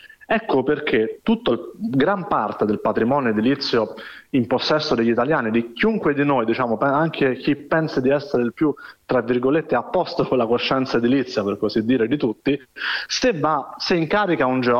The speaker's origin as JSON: {"language": "Italian", "town": "Rome", "region": "Lazio", "country": "Italy", "said": "stavo camminando nei pressi del Colosseo, sono di Roma"}